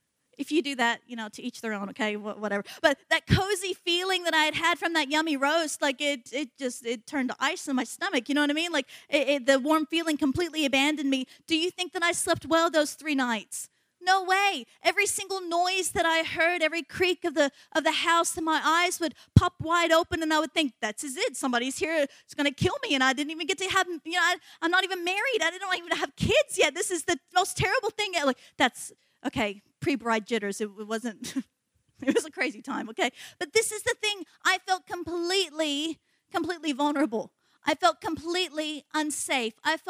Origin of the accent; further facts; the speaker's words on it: United States; In this political climate, especially as an American, you say the word wall